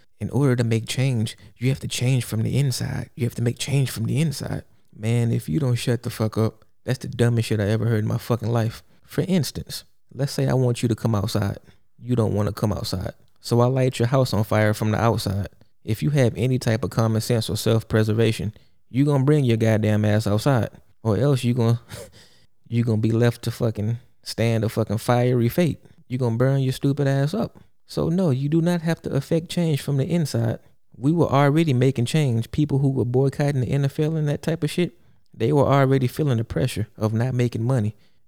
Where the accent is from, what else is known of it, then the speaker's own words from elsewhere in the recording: Texas, United States; nobody really sweating that sandwich that crazy because, you know, I'm from Texas.